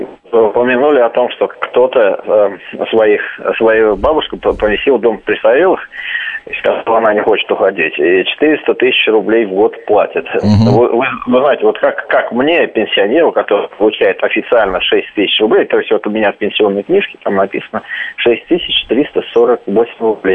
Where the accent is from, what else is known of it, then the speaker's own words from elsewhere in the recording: Moscow, Russia; я из Москвы.